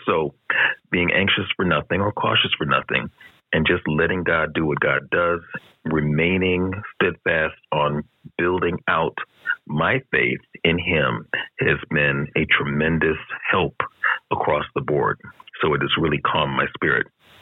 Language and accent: English; Lakewood, Washington, United States; I'm hailing in from Lakewood, Washington, and I am grateful for being here.